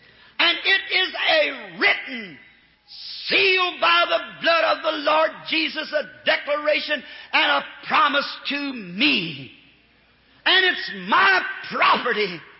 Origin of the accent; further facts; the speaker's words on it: Kentucky, United States; You know, I'm a Southerner. And down in the country where we live, way back in the mountain country of Kentucky, the children used to get sore eyes.